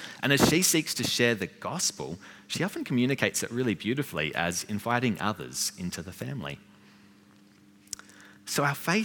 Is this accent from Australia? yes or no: yes; Australia; I think as Aussie Christians, we don't really use the language of brothers and sisters very much.